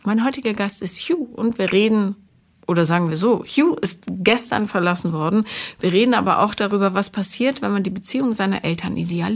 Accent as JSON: {"language": "German", "region": "Rhineland", "country": "Germany", "moved": "yes", "lives_now": "Berlin, Germany", "said": "Ich komme auch aus dem Rheinland und die Stimmung ist einfach eine andere hier."}